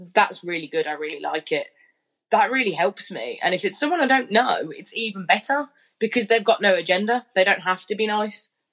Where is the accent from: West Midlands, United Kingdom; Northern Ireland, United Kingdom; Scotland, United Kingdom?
West Midlands, United Kingdom; Birmingham; I was actually a little bit concerned because I'm from Birmingham. I don't know Bristol at all.